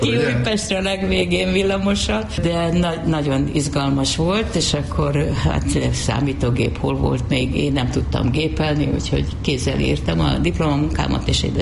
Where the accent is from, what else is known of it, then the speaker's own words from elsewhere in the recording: Pécs, Baranya, Hungary; ott a Pécsi nitrogén művek, ahol a szüleim dolgoztak, tehát mindig szoktam, hogy egy műtrágyagyár mellett nőttem fel